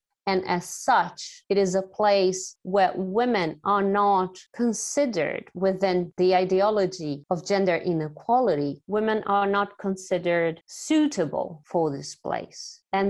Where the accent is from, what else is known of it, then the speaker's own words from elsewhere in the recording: Brazil; not my home country, not Brazil